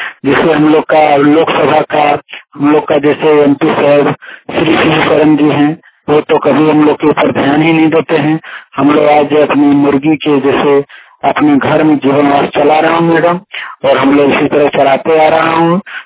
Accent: Sarath, Jharkhand, India; सारठ पसाड़ा पंचायत ग्राम परदेश में बोल रहा हूँ। जैसे कि देखिए, मैं बताना चाहता हूँ, मेरे गांव में 200 घर के बसिंदा है।

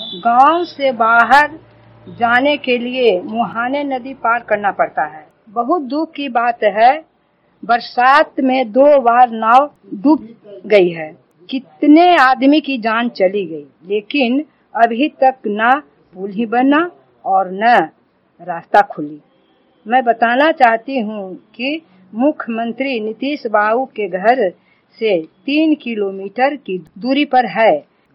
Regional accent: Gosai Bigha, Bihar, India; मैं नालंदा जिला के हरनौत प्रखंड के चेड़ो पंचायत के गोसाई बीघा से हूँ।

